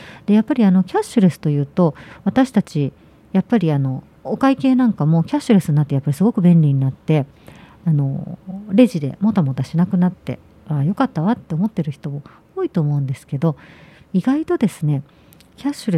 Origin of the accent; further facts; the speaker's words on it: Kyoto, Japan; 私たちの地元の例えば京都の昔からある小さな商店とか小さな本屋さんとか